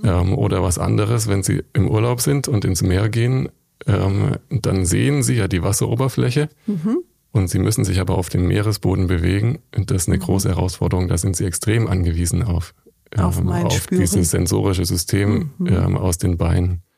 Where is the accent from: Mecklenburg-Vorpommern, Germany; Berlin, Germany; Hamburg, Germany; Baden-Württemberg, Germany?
Baden-Württemberg, Germany; Stuttgart; ich komme ja aus Stuttgart